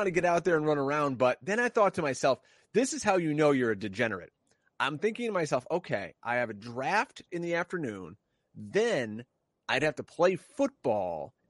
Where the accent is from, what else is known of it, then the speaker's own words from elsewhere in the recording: New York, United States; Yeah, now I'm from New York, like Mark Sanchez, the Jets.